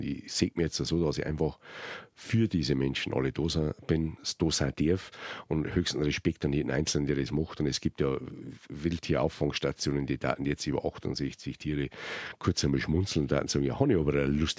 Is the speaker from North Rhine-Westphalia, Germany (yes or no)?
no; Bodenmais, Bavaria, Germany; denn ich komme aus Bodenmais, Bergbauort, da sagen wir auch Glück auf.